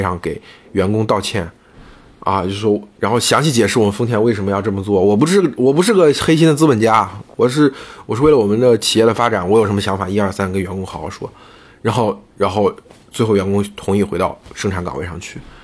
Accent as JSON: {"language": "Chinese", "country": "China"}